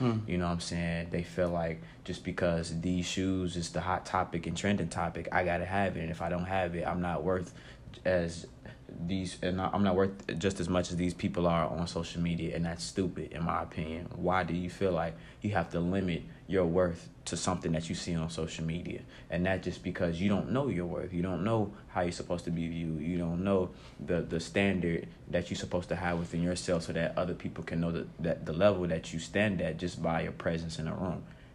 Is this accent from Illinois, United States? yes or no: yes; Chicago, Illinois, United States; I'm from Chicago, Illinois, Southside, of course.